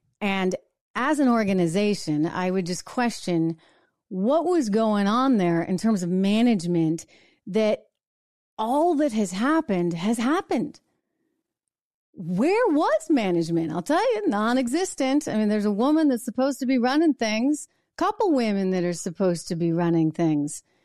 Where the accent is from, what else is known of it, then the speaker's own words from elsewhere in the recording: New Hampshire, United States; comes from General John Stark, out of New Hampshire, my home state.